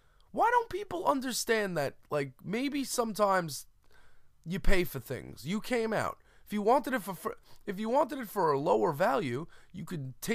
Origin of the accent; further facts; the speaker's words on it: Brooklyn, New York, United States; born there; I was born in Brooklyn.